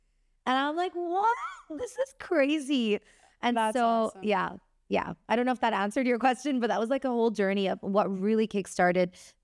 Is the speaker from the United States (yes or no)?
no; Hong Kong; growing up in Hong Kong and Indian culture